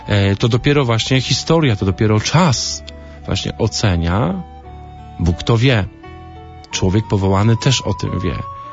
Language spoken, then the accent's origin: Polish; Greater Poland Voivodeship, Poland; pochodzę z okolic Turku.